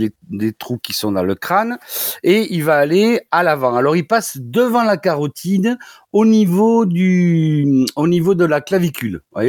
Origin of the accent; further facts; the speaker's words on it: Toulouse, Occitanie, France; accent: Toulouse